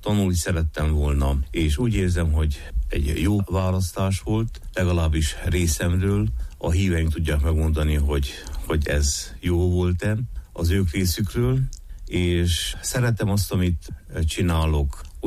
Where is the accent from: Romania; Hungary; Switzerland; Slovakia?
Romania; Homoródalmás, Harghita; Homorodalmási származás vagyok, Hargita megyéből, és abban az időben, amikor születtem és felnőttem, Homorodalmás volt egyházunk egyik legnagyobb falusi gyülekezete